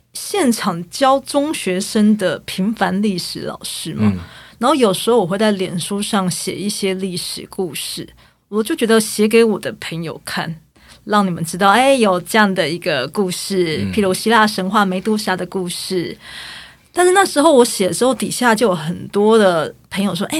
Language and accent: Chinese; Taiwan; 我们台湾人会很熟悉我们的赤坎楼，